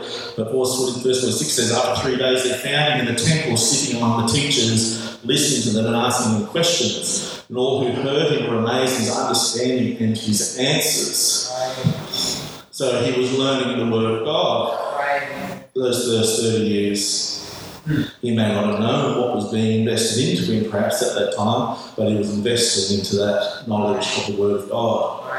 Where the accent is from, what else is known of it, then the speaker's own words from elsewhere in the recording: New South Wales, Australia; also born or lived in Victoria; We're from New South Wales originally, then we in Victoria